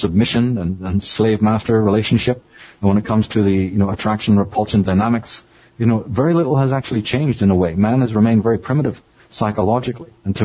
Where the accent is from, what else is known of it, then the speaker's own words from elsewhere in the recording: Northern Ireland, United Kingdom; I think what got started is probably growing up in Northern Ireland